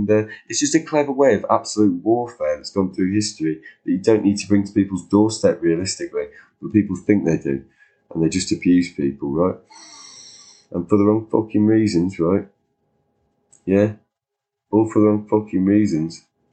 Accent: Ireland; Because as an Irish person, I feel like living here, I've been told that English people are good.

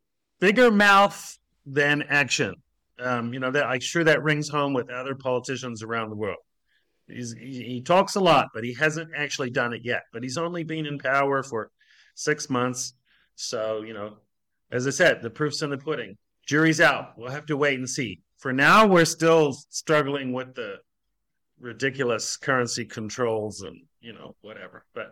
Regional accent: New Zealand; I'm from New Zealand.

